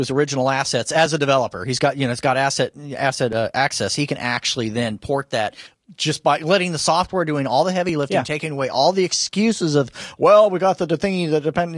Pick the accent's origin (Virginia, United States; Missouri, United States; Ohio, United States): Missouri, United States; Like I said, I'm from Missouri.